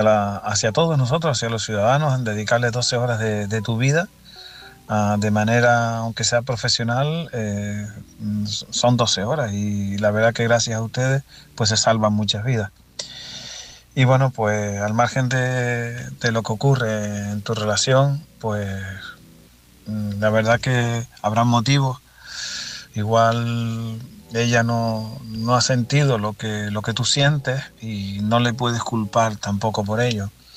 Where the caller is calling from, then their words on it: Canary Islands, Spain; de Tenerife.